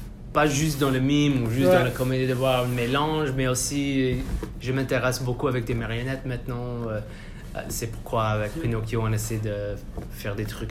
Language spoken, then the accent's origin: French; Île-de-France, France; accent: Parisian; je crois que mon accent, c'est un peu parisien.